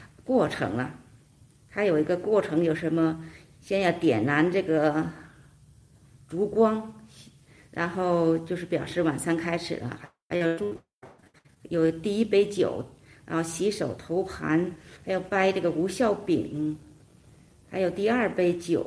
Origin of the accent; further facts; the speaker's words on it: China; 好像跟我们中国人新年一样，一般是要过七天